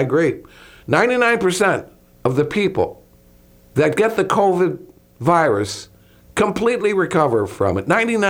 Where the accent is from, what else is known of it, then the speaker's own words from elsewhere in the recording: Chicago, Illinois, United States; I was growing up in Chicago.